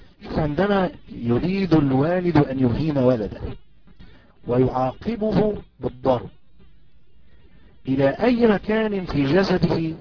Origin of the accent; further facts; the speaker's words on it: Egypt; يعني مثلا أنا مثلا مصري